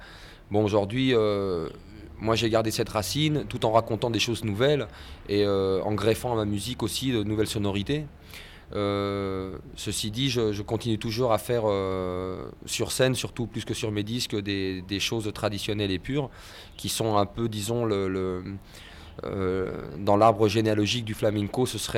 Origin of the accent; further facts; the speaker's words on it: Madrid, Community of Madrid, Spain; born there; French is a second language; also born or lived in France; Moi, je suis né le 1er janvier 61 à Madrid, en Espagne. Et j'ai vécu une petite partie de mon enfance en France